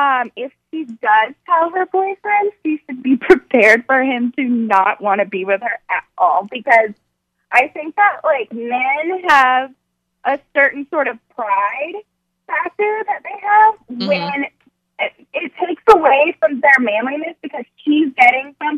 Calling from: Orlando, Florida, United States; I'm calling from Orlando, Florida.

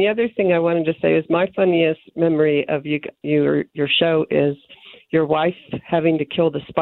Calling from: Wyoming, United States; Hi. I'm calling from Wyoming.

